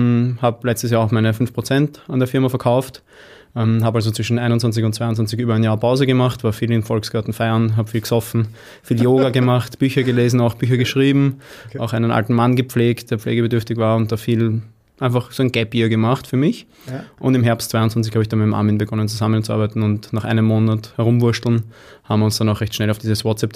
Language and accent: German; Klosterneuburg, Lower Austria, Austria; gebürtiger Klosterneuburger, 30 Jahre jung.